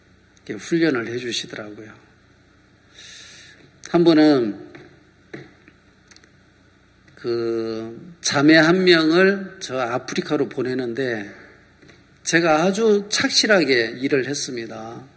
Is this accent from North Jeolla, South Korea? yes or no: yes; Namwon, North Jeolla, South Korea; 남원 제 고향이 남원인데요. 남원은 양반 동네라고.